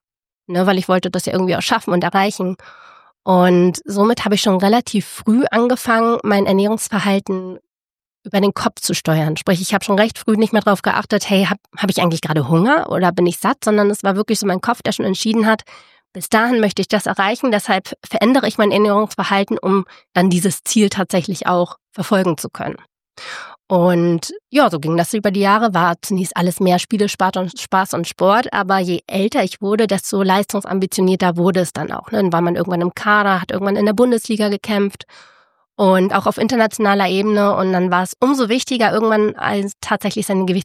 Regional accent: Lübeck, Schleswig-Holstein, Germany; moved away as an adult; now in Stuttgart, Germany; ich komme eigentlich aus dem Norden, aus Lübeck

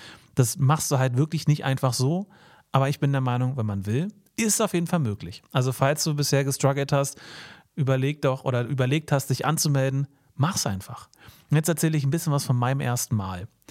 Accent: Berlin, Germany; Alle so Berlin und Umgebung, in meiner Heimat, so 3-Seen-Lauf in Semlin.

